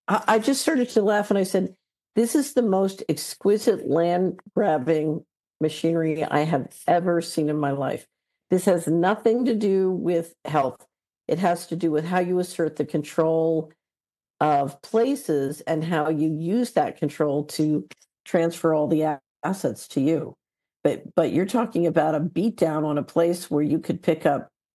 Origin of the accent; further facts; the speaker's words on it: Philadelphia, Pennsylvania, United States; I saw it when I grew up in West Philadelphia, I saw this game happen